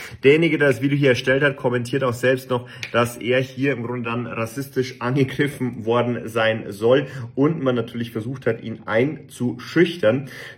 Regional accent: Bavaria, Germany; ich bin mehr so der Mensch, natürlich als Bayer so Berge, Sonnenschein

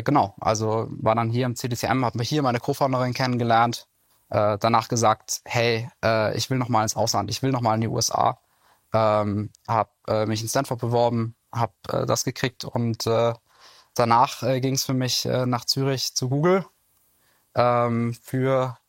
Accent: Innsbruck, Tyrol, Austria; Ja, ich bin aufgewachsen in Innsbruck, Österreich, also gar nicht so weit weg

